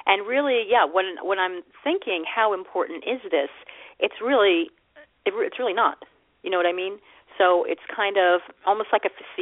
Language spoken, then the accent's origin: English; New York City, New York, United States; you know, I'm a New Yorker, so, like, I'm used to everything fast, fast, fast.